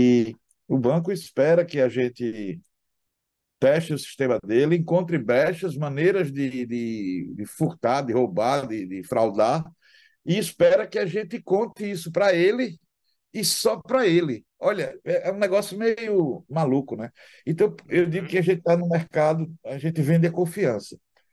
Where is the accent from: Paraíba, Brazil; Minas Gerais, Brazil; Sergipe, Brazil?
Sergipe, Brazil; Aracaju; moved away as an adult; eu sou de Aracaju, Sergipe, né? A pouca gente sabe, mas eu sou de Aracaju, ninguém é perfeito, né?